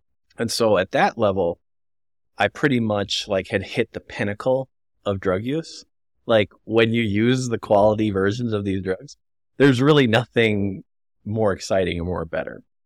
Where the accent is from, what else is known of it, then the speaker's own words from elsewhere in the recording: North St. Paul, Minnesota, United States; I am originally from North St. Paul, Minnesota.